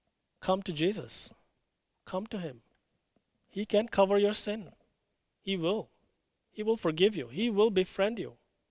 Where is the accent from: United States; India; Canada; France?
India; including my home country, India